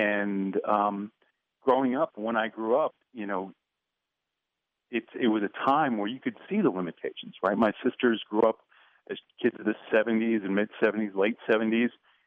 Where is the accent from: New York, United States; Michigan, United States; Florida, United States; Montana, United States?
New York, United States; Washingtonville; moved away as an adult; also born or lived in Connecticut; I grew up in Washingtonville, New York, lived there for 18 years before I went off to college for 5 years in Connecticut.